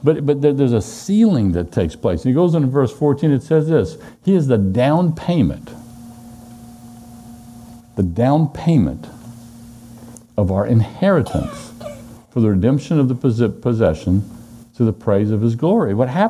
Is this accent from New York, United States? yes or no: no; Louisiana, United States; Because I grew up in South Louisiana in rice fields and soybean fields.